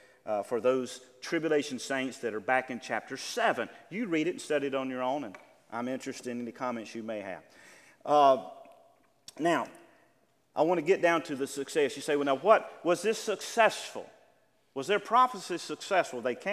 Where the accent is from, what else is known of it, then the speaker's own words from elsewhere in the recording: the South, United States; accent: southern; And that's my southern accent.